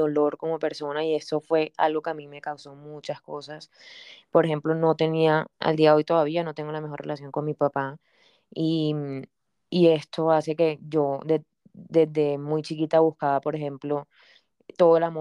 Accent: Santa Marta, Magdalena, Colombia; yo soy de Santa Marta. Mis papás me tuvieron súper jóvenes, mi mamá tenía 16 años, mi papá 18

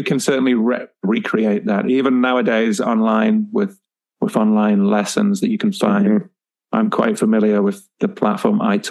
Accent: England, United Kingdom; also born or lived in France; when I first went to Thailand, I was 27, 28. So after, I mean, I grew up in England, yes. After school, though, I did spend some time in Europe, in France.

